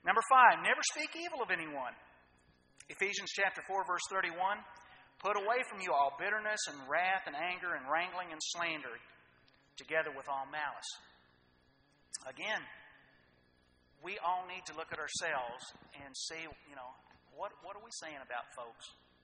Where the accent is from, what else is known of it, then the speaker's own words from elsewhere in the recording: Ohio, United States; there was a man when I was growing up in Ohio.